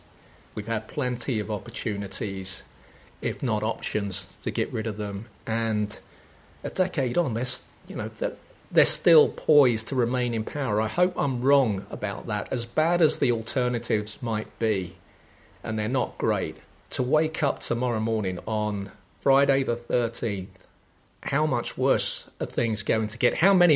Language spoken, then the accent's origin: English; London, United Kingdom; those typical immigrant offspring that is somewhat confused about their identity. I just regard myself as a Londoner first and foremost.